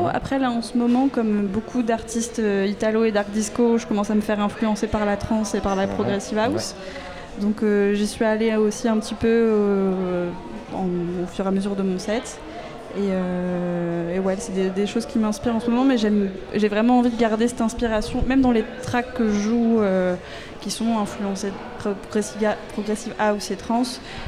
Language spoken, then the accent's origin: French; Saint-Malo, Brittany, France; J'ai vécu 3 premiers mois à Saint-Nazaire et après j'ai bougé vers Saint-Malo.